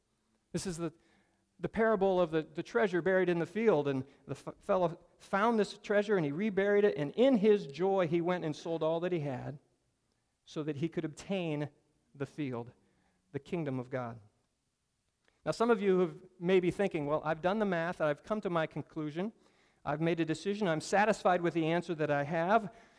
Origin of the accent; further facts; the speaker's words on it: Pennsylvania, United States; Some of you know that I grew up in Pennsylvania, and I went to school at Penn State